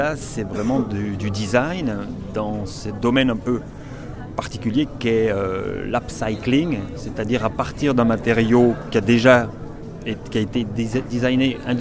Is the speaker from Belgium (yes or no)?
yes; Belgium; accent: Belgian; Moi j'ai un accent belge, vous m'entendez?